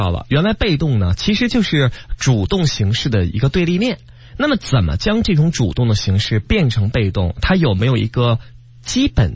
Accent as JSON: {"language": "Chinese", "country": "China", "said": "这其实呢和我们中国人哈在语言当中的这样的一种情感是有关系的"}